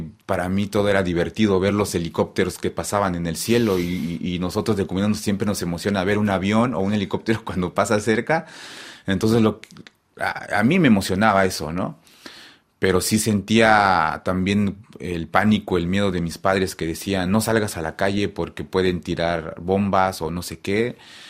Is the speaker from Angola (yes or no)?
no; Mexico; first language Tzotzil; Spanish is a second language; nos enseñan a escribir nuestra lengua materna, ¿no? En este caso, el tzotzil.